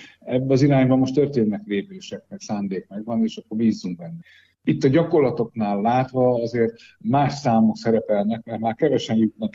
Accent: Gyula, Békés, Hungary; Egyébként gyulai vagyok.

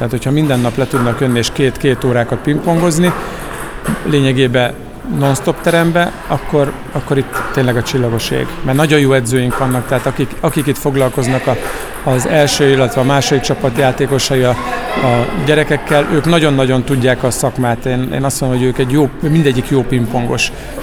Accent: Miskolc, Borsod-Abaúj-Zemplén, Hungary; Borzasztóan sajnálom, hogy nincs erős foci Miskolcon, mert hát én is abban nőttem fel, hogy itt 20-22 ezer ember volt még a 90-es években is egy Újpest meccsen.

